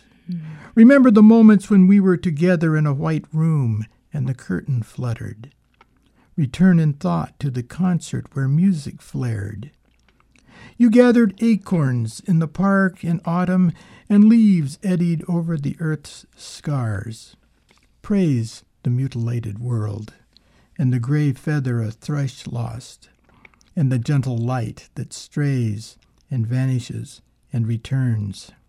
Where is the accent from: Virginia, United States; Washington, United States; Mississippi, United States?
Washington, United States; Yakima; I was, as you indicate, I was born in Yakima, and I still feel like a small town American from the Pacific Northwest if I'm in Cincinnati or Paris or Amsterdam or any place else.